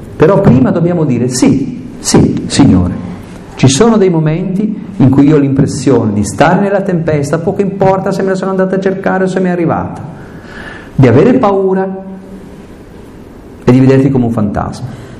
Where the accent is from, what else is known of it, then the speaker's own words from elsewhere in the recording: Aosta Valley, Italy; born there; Il fatto che io sia nato in Valle d'Aosta non è una cosa così.